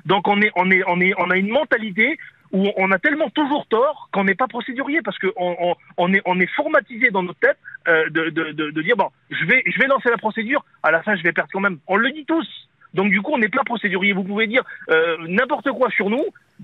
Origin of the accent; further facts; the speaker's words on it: France; on n'est pas exempt, on est français